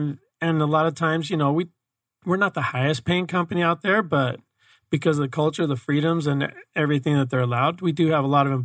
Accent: Mesa, Arizona, United States; You know, I grew up here in Mesa, and it's, not a very big town.

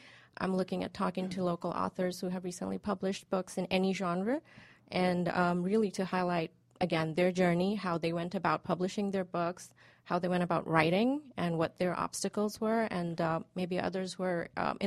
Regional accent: India; I am from India, so I'm familiar with British English as opposed to American English.

